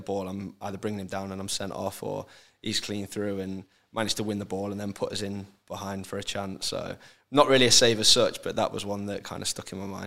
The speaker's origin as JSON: {"language": "English", "town": "Nottingham", "region": "East Midlands", "country": "United Kingdom", "tie": "born or raised there", "said": "Nottingham was where I grew up. Yeah, I was born in Clifton in Nottingham, and then sort of stayed around the area."}